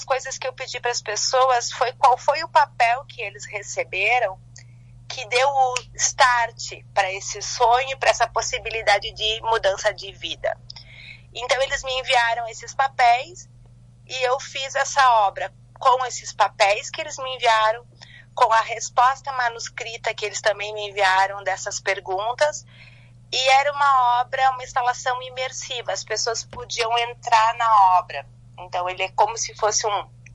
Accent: Brazil; A gente é brasileiro morando, quando a gente mora fora, a gente percebe o quanto a gente é, assim, próximo, né?

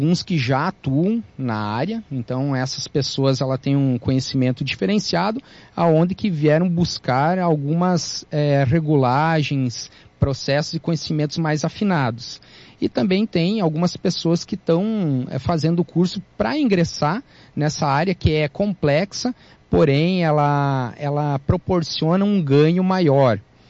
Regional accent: Rio Grande do Sul, Brazil; Venho da Serra Gaúcha

